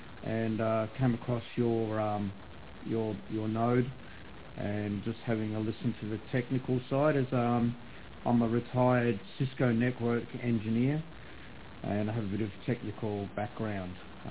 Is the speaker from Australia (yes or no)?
yes; Geelong, Victoria, Australia; I'm from Australia. I live in a town called Geelong in Victoria, which is a state of Australia.